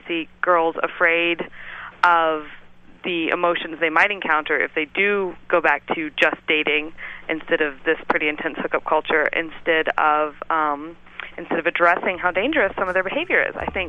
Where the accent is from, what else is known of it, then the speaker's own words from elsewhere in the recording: Georgia, United States; lot of girlfriends from back home who are getting engaged, and all the girls who have moved away, I'm from Georgia